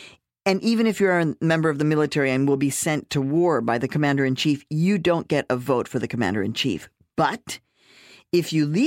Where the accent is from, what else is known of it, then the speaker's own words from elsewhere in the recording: Chicago, Illinois, United States; also born or lived in Mexico; now in New York, United States; I'm not Puerto Rican, right? I was born in Mexico. I was raised in Chicago, but it took me coming to New York to begin to really understand the reality of Puerto Rico.